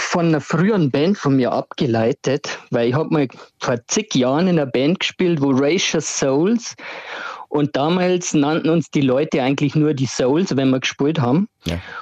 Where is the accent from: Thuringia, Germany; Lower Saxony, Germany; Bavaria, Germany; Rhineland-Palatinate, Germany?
Bavaria, Germany; Passau; Ja, ich komme aus Passau, bin hier geboren und ja, verbringe die letzten Jahre in dieser Kleinstadt in Niederbayern.